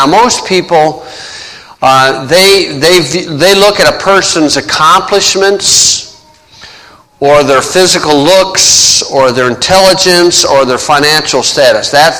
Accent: Hebron, Indiana, United States; from Hebron, Indiana. So, we pronounce it Hebron.

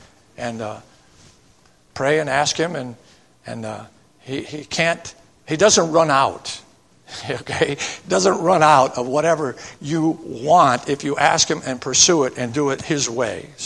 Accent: Indiana, United States; born there; I was born in Indiana. I expect I'll die in Indiana. I don't want to leave Indiana. I like it.

